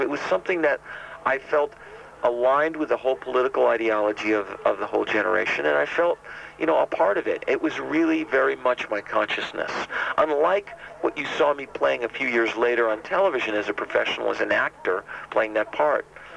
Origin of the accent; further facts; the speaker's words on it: New York, United States; also born or lived in New Jersey; So, yeah, I'm from Jersey. And I was brought up in New York, very middle class.